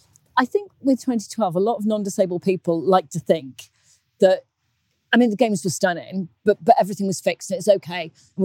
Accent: Wales, United Kingdom; I was very lucky growing up in Wales.

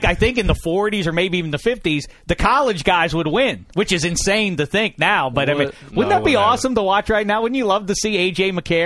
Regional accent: Pittsburgh, Pennsylvania, United States; I know, obviously, I was a Cub Scout growing up in Pittsburgh, PA.

